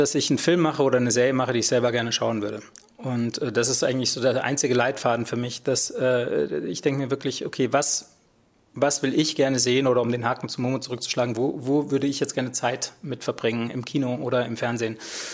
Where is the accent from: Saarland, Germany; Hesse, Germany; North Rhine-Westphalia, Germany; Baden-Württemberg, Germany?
North Rhine-Westphalia, Germany; Gütersloh; Ich komme aus Gütersloh ursprünglich und da leben nicht so viele Regisseure sozusagen.